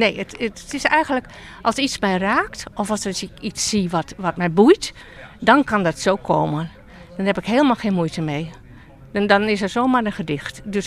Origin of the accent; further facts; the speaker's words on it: North Netherlands, Netherlands; also born or lived in Krimpen aan de Lek; Ik heb ook 20 jaar in Krimpen aan de Lek gewoond. En ik kom inderdaad uit het Hoge Noorden.